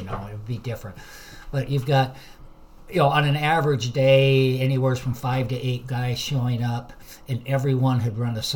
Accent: California, United States; Oh, originally north coast of California, Humboldt County. It's a born and raised on the coast, about 100 miles south of Oregon, right on the coast.

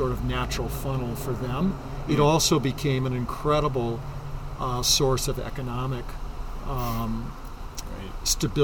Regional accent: Green Bay, Wisconsin, United States; I was a pretty sheltered kid growing up in Green Bay, Wisconsin

